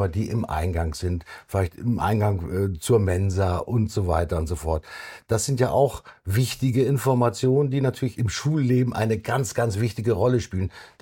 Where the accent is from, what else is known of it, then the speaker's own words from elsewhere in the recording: Hamburg, Germany; ich komme aus Hamburg